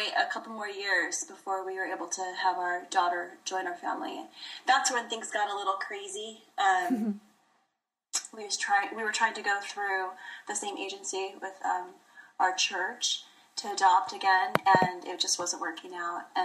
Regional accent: Los Angeles, California, United States; No, I'm from the Los Angeles area.

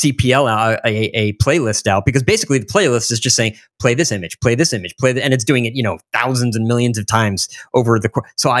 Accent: United States; I am from America.

